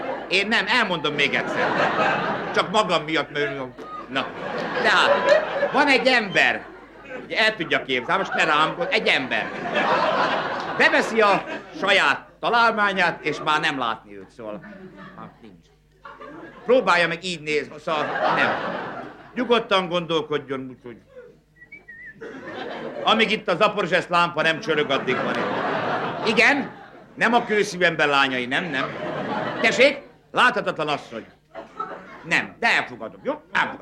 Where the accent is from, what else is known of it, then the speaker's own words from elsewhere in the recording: Debrecen, Hajdú-Bihar, Hungary; Debreceni különben a hívás, úgyhogy... Örülök, hogy Debrecennel játszhatunk, mert én is debreceni vagyok. Oda jártam kollégiumba